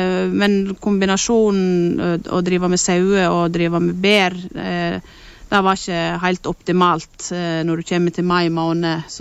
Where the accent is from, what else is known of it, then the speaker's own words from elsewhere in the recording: Sogndalsdalen, Vestland, Norway; Og til Sogndalsdalen, da var det noe sånn at jeg hadde så lyst til å prøve det, fordi det er jo der jeg kommer ifra.